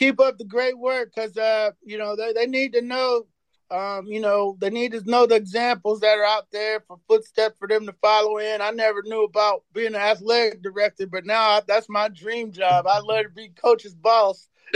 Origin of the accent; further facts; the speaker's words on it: St. Louis, Missouri, United States; I was from St. Louis, so we used to scrimmage each other.